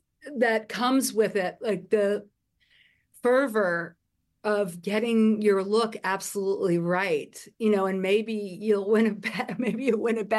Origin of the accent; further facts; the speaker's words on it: New York, United States; Yeah, I'm from New York. I'm here on 34th Street. I've been here for 25 years